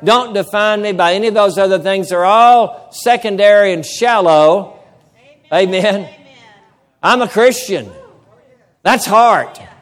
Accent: United States; But I'm also an American.

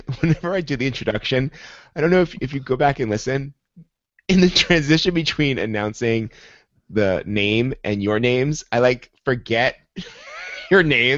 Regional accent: New York, United States; So I'd be like, so starting next time I'll be like

